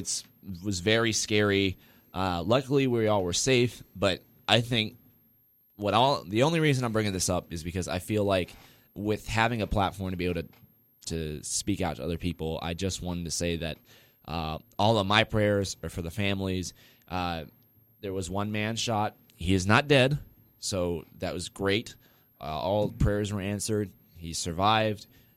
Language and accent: English; North Carolina, United States; What I didn't mention is I am from North Carolina, so that's where you get the title from. I'm from the East Coast.